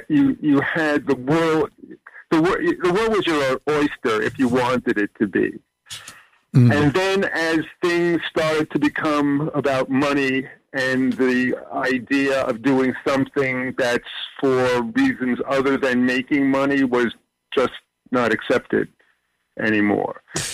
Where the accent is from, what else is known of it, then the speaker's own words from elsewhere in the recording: New York, United States; You know, I'm on some sort of algorithm that must know I'm from New York, and I get these pictures on my mobile that of old New York from the 50s and the 60s.